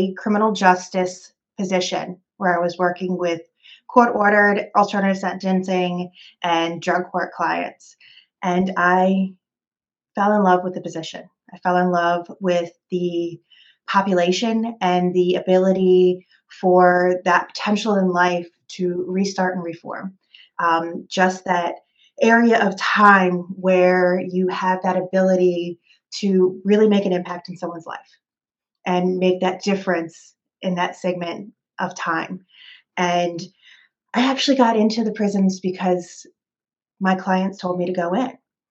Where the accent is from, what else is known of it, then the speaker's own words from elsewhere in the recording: Baltimore, Maryland, United States; So I grew up in Baltimore, Maryland, and I spent time pretty much all around different areas in Maryland.